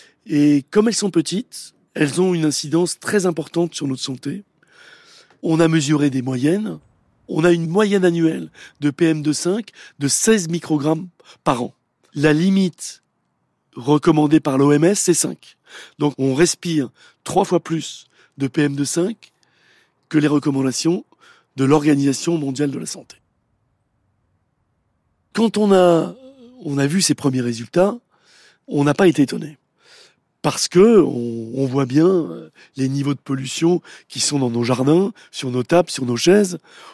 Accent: Chamonix, Auvergne-Rhône-Alpes, France; now in Marseille, France; Je suis originaire de la vallée de Chamonix, mais j'habite depuis 30 ans à Marseille. J'habite à l'Estac, à proximité de l'entrée du port de Marseille.

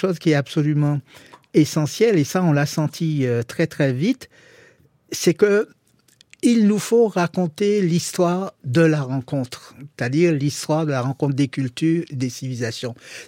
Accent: Martinique, France; Moi, je suis martiniquais

